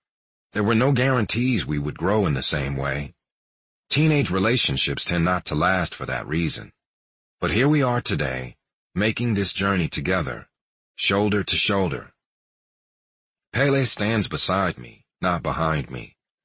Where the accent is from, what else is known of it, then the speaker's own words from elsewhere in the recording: Houston, Texas, United States; Bernie's people saw me on television wearing his hat and knew I was from Houston, so they tracked down my dad's number